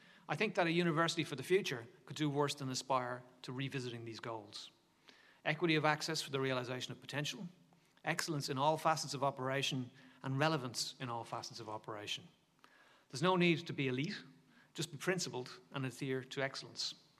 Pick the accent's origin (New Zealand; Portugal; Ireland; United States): Ireland; Dublin, Leinster; now in Australia; And while I've got my Aussie passport, I'm originally from Dublin, and not the one in Malala, the one in Ireland.